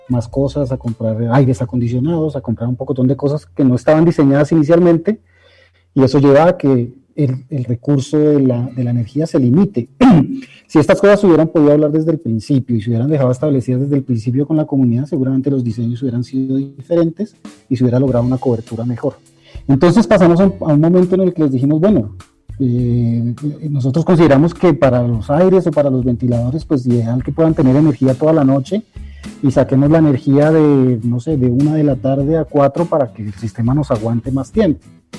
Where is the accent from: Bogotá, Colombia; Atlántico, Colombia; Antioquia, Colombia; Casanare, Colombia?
Bogotá, Colombia; yo soy de Bogotá y el calor me va a abrumar.